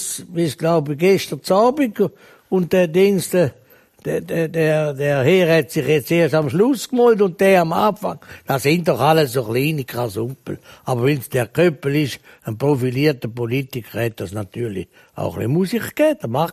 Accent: Switzerland; Wir haben überall den Wert aufgelegt, wir sind Schweizer.

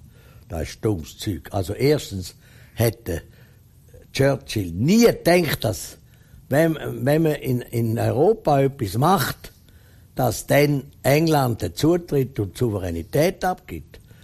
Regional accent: Switzerland; Also wir sind Schweizer.

